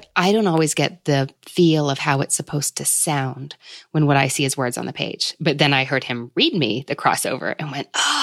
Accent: Kentucky, United States; or I'm from Kentucky, so we have bourbon flights here

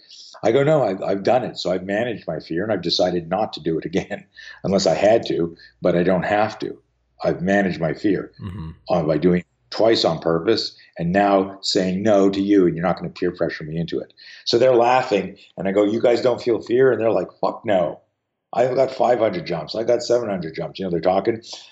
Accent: Canada; I grew up on skis. So I grew up in Canada.

